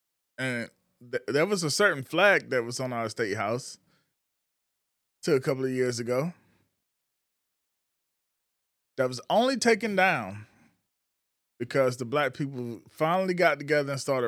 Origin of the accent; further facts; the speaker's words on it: Batesburg-Leesville, South Carolina, United States; now in Charleston, United States; I'm from Batesburg, Leesville, South Carolina. I'm from a purple area in South Carolina that's been very purple most of the time I've been there.